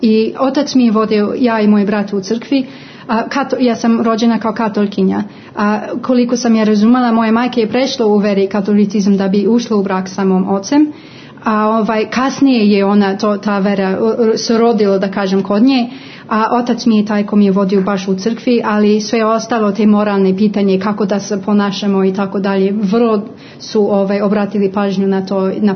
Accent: Hong Kong; od 3 godine nadalje. To je čitav moj život. U suštini, mislim, sve što mogu da pamtim je u Hong Kongu.

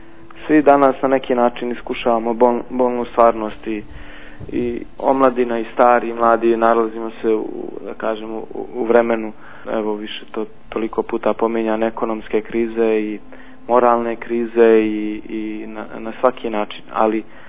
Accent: Montenegro; kod nas u Crnoj Gori

